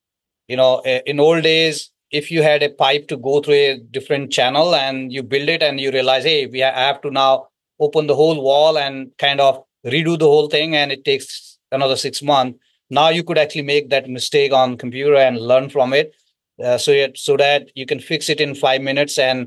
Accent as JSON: {"language": "English", "town": "Almora", "region": "Uttarakhand", "country": "India", "said": "Yeah, so I'm originally from India, northern part of India, place called Uttarakhand. And I'm from a small town, Manan, Almora. That's the foothills of Himalayas."}